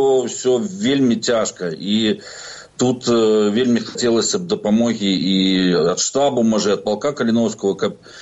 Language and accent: Ukrainian; Belarus; Ukrainian is a second language; Ні, там, ми з Білорусі.